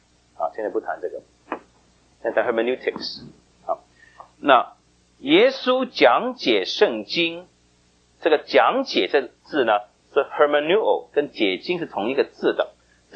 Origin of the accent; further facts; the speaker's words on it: Guangdong, China; 像我们广东人烧的那些清蒸鱼哈